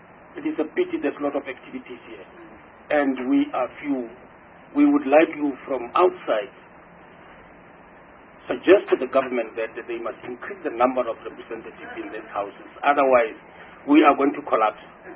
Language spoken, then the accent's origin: English; Northern Cape, South Africa; from the Northern Cape.